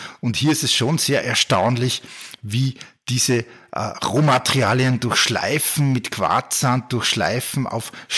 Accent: Austria; Und ich bin im Salzkammergut aufgewachsen, in der Werkstatt meines Vaters, in einer Holzwerkstatt.

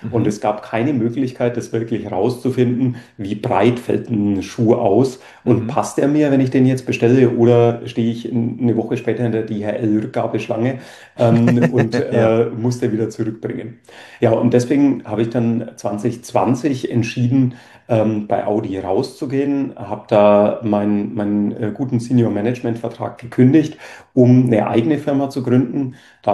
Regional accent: Bavaria, Germany; now in Berlin, Germany; wie die meisten meinem Zungenschlag entnehmen können, bin ich kein Berliner. Ich komme ursprünglich aus Oberfranken, das heißt aus der Ecke zwischen Nürnberg und Bayreuth.

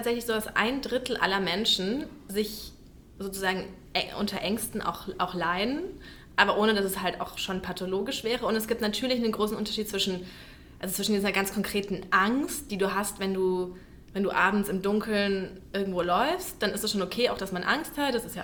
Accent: Bavaria, Germany; ich komme ja aus Franken

